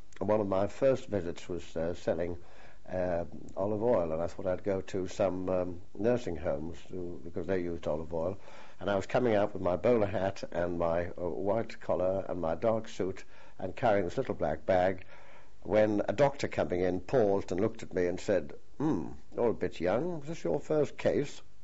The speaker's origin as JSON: {"language": "English", "town": "Newcastle upon Tyne", "region": "North East England", "country": "United Kingdom", "tie": "born or raised there", "accent": "Geordie", "said": "Well, I'm a Geordie, of course, meaning that I was born in Newcastle upon Tyne. I lived with my mother, and we were in a place called Jesmond, which was a suburb of Newcastle upon Tyne."}